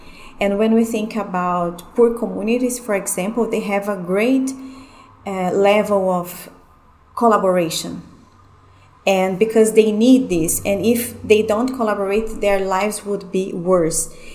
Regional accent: Brazil; I'm from Brazil. I live in Brazil

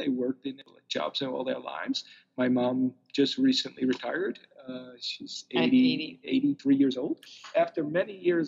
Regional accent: Union City, New Jersey, United States; I'm a very proud white guy from Union City, New Jersey. Yo soy blanquito, yo soy gringo.

